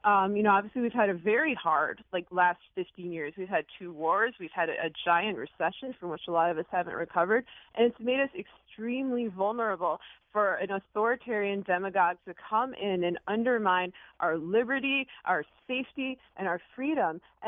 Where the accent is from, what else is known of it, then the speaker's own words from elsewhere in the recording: United States; And as an American, I'm appalled and I'm horrified.